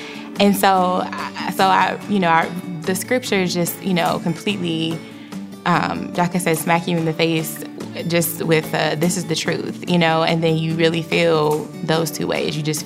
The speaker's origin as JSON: {"language": "English", "town": "Cleveland", "region": "Ohio", "country": "United States", "said": "I am from Cleveland, Ohio."}